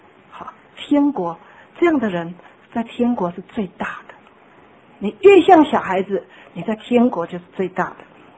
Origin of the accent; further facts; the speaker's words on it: China; 特别我们中国人最没有可塑性